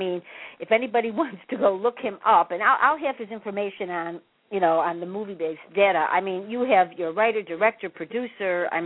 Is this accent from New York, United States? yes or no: no; Chicago, Illinois, United States; I said, "I am from Chicago, but I still don't have to like the weather. I just can't."